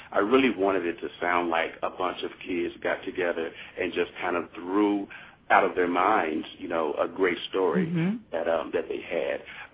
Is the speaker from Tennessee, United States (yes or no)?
yes; Memphis, Tennessee, United States; So I got I began doing that when I was in Memphis. That's my hometown.